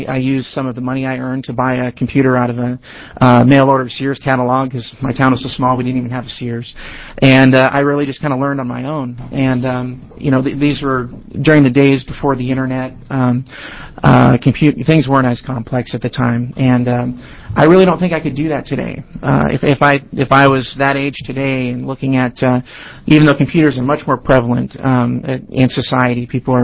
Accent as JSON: {"language": "English", "region": "Montana", "country": "United States", "tie": "born or raised there", "said": "I grew up in Montana. I grew up in a small town."}